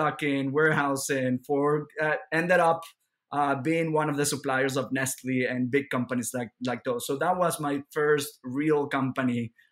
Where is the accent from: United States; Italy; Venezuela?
Venezuela; English is a second language; I'm originally from Venezuela, and I'm part of a very conservative family.